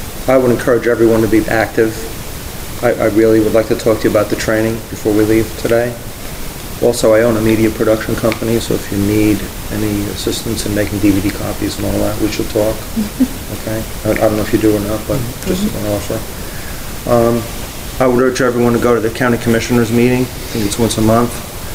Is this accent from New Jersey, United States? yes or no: yes; New Jersey, United States; now in Wake Forest, United States; We're from New Jersey, just moving down here.